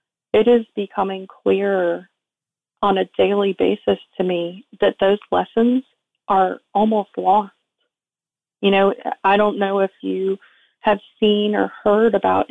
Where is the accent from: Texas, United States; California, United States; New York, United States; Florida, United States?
Florida, United States; Well, I was raised in South Florida in a household that there's no easy way to say it.